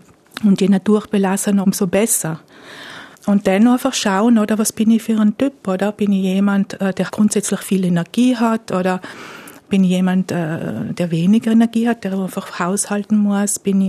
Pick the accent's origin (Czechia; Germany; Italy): Italy; Trentino-Alto Adige; now in Austria; Ich komme aus dem Südtirol ursprünglich, bin schon ganz lange in Vorarlberg.